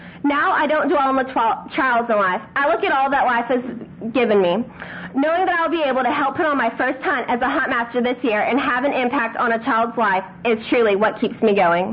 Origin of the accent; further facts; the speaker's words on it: Mitley, Texas, United States; I'm 15 from Mitley, Texas.